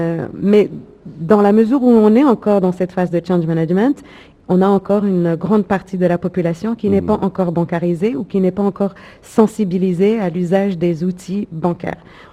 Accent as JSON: {"language": "French", "town": "Paris", "region": "Île-de-France", "country": "France", "said": "c'est ce qui m'a attirée aux Comores, puisque moi-même, je viens de Paris."}